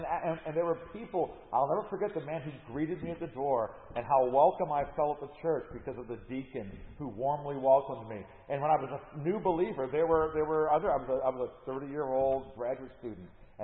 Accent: United States; I'm an American. I have to be a Christian American.

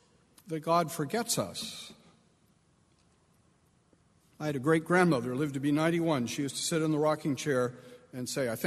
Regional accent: United Kingdom; And that may be just part of the fate of being British, some of us.

